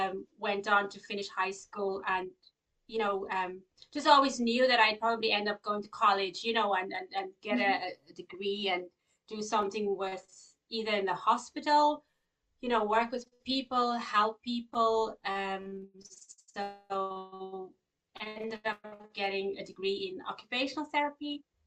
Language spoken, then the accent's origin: English; South Africa; now in Ireland; So I grew up in South Africa. I'm living in Ireland now for the last 20 years. But I'm actually South African, so I grew up in South Africa in a small little town.